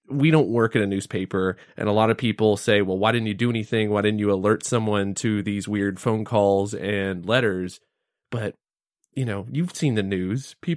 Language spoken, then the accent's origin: English; Everman, Texas, United States; This is the neighborhood just north of my hometown, Everman.